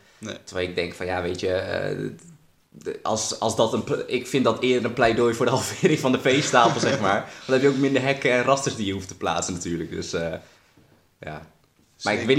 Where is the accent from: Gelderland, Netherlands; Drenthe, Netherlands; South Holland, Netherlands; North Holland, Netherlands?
Drenthe, Netherlands; Assen; Ik woon in Drenthe, dat laat ik ook altijd heel duidelijk weten. Ik kom uit Assen, ik ben nu 20 jaar